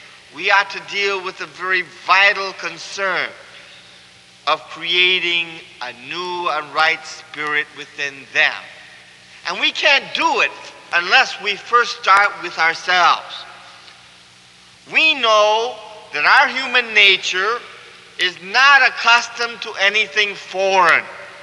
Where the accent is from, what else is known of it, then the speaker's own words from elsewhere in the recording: Cuba; English is a second language; now in United States; though I'm from Cuba. I'm kind of a missionary in reverse. Instead of sending me out to Cuba, I came from Cuba to the United States.